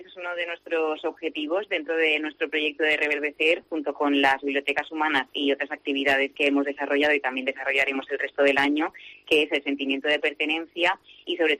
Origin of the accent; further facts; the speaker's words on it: Toràs, Valencian Community, Spain; Bueno, pues mira, nosotras somos cinco chicas de Toràs.